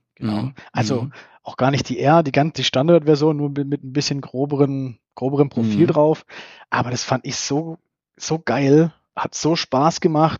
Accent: Freiburg, Baden-Württemberg, Germany; also born or lived in Berlin; Also geboren bin ich in Berlin, aber das ist eigentlich nicht so aussagekräftig. Ich bin recht früh, Familiengeschichte, aufgewachsen bin ich tatsächlich in Freiburg. Also schon auch Baden-Württemberg, ganz links unten

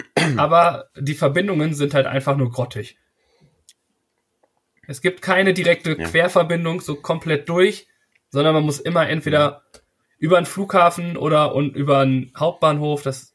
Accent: Hamburg, Germany; Wir kommen aus Hamburg und wir haben viel, viel immer zu tun.

